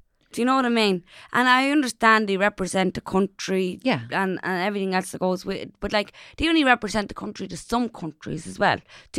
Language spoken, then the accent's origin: English; Ireland; And I'm so proud of being Irish, but I'm so proud to be an Irish traveller woman, you know?